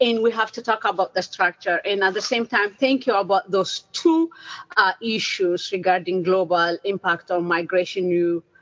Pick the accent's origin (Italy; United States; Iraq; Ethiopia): Ethiopia; moved away; You know, originally I'm from Ethiopia. I know what it means to be to leave your homeland, not by choice, but by force.